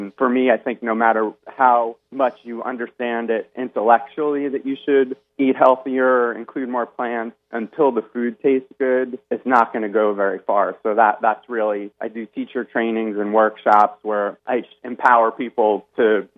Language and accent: English; New York, United States; I grew up in New York, so I never really saw like a baby cow and how close it resembles a dog